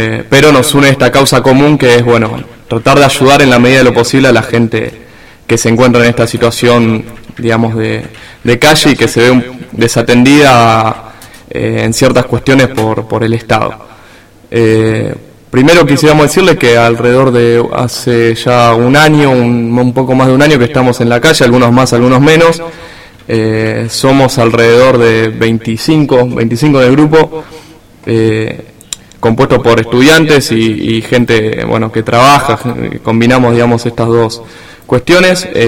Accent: Rosario, Santa Fe, Argentina; somos un grupo de chicos y chicas de la ciudad de Rosario, entre 18 y 40 años

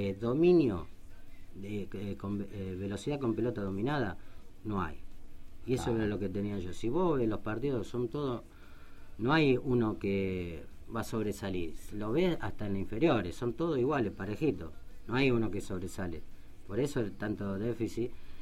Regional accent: Rosario, Santa Fe, Argentina; born there; porque lo que nacimos en Rosario somos profetas en tierra ajena

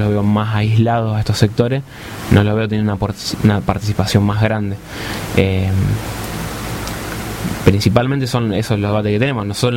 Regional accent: Argentina; Nosotros, por lo menos lo que siempre discutimos, somos la juventud de la Argentina, o esa juventud que en el 2001 participó en la calle lo que fue la rebelión popular

